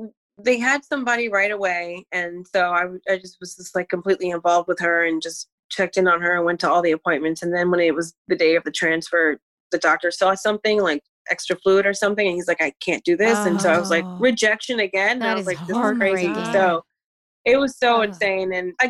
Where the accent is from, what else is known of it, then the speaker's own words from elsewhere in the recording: New Jersey, United States; I don't know if I ever had words. I'm from Jersey. LOL. Shout out.